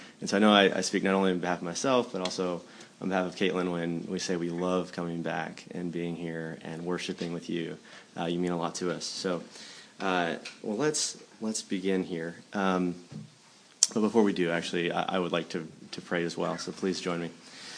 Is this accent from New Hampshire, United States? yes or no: yes; New Hampshire, United States; I grew up in New Hampshire, and so I think I was given a fern, but we called it a palm branch.